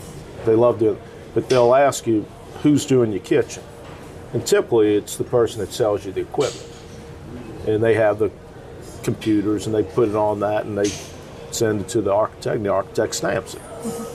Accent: New Orleans, Louisiana, United States; been exposed growing up in New Orleans to just some incredible spirits cocktails.

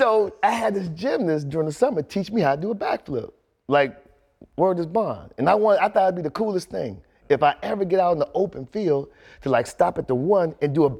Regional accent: Cleveland, Ohio, United States; I'm born and raised in Cleveland, Ohio.

